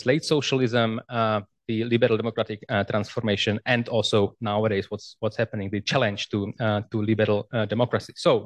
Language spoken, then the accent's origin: English; Prague, Czechia; English is a second language; I am historian from Prague, from the Institute of Contemporary History